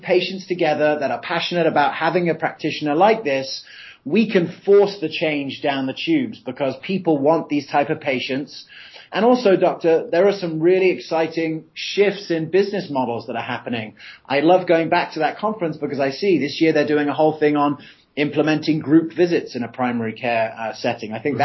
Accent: England, United Kingdom; now in United States; where I grew up in England, there's a lot of bureaucracy behind any sort of shift.

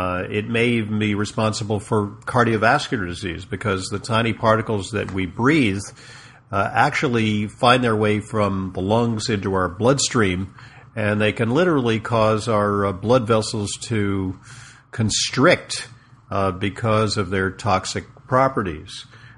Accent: Los Angeles, California, United States; now in New York, United States; Funny, I grew up in Los Angeles, now live in New York, two of the most polluted places on earth.

